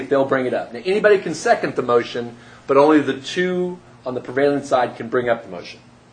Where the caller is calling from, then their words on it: Missouri, United States; I'm calling from Taney County, Missouri on the Board of Equalization.